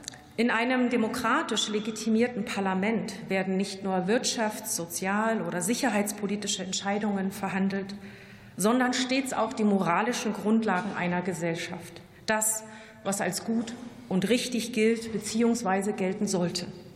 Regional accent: Germany; born there; denn ich wurde 1976 in der DDR geboren

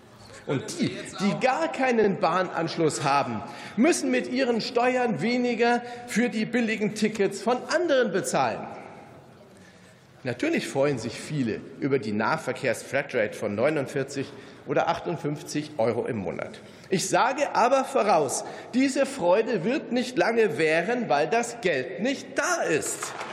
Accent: Bavaria, Germany; Ich bleibe mal bei meiner Semmel als Bayer.

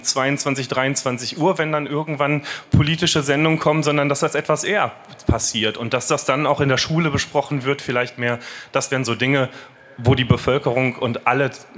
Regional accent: Bielefeld, North Rhine-Westphalia, Germany; Ich komme aus dem Westen, eigentlich aus Bielefeld gebürtig, bin jetzt 44 Jahre alt.

